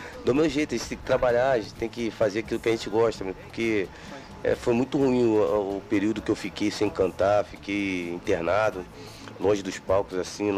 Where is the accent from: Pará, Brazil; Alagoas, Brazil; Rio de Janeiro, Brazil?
Rio de Janeiro, Brazil; Infelizmente eu sou carioca, tenho que relatar isso.